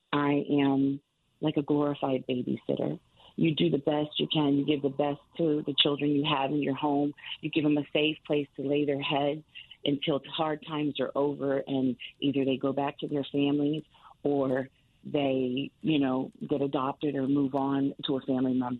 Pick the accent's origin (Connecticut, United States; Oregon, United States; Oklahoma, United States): Connecticut, United States; No, I am from Connecticut